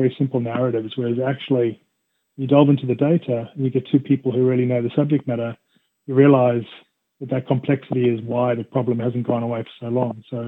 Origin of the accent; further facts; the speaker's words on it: South Africa; you know, I grew up in South Africa.